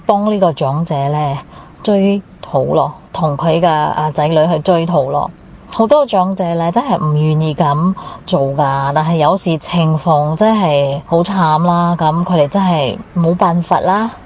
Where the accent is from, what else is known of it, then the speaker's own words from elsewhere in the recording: Singapore; 我是新加坡的